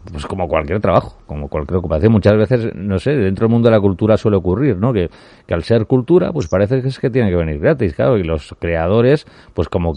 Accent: Almería, Andalusia, Spain; accent: Almerian; Estáis, además, Lorenzo, en Viñeticas de Almería con un curso de almeriense, de nuestra forma de hablar, ¿no?

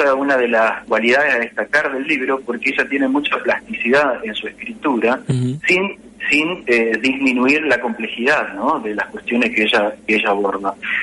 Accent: Juan José Castelli, Chaco, Argentina; born there; Una ciudad que se llama Juan José Castelli, que está a 350 kilóme

